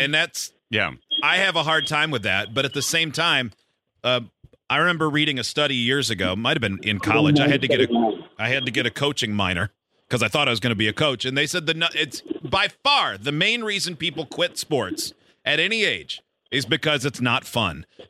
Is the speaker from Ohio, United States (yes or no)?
no; Michigan, United States; also born or lived in Arkansas; I'm a retired firefighter from Arkansas, and I now live in my hometown in the Upper Peninsula of Michigan.